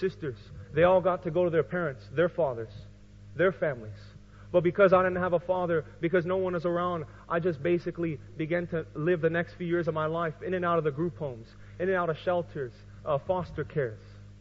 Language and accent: English; San Jose, California, United States; born there; I was the 8th child. I was born in San Jose, California.